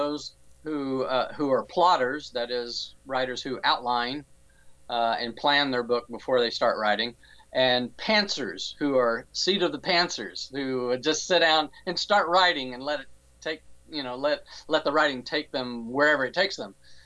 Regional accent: Odessa, Texas, United States; It's called Lamete, Texas, but it's really based on my hometown of Odessa, Texas.

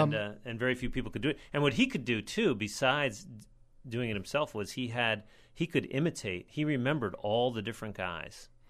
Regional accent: New York, United States; I mean, I grew up in the Hudson River Valley, and … had a huge influence on my life.

